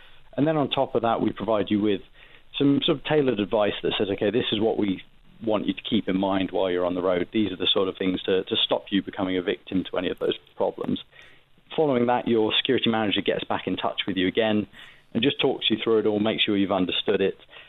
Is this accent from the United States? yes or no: no; England, United Kingdom; now in Paris, France; I myself being an Englishman, but I'm actually based in Paris, France.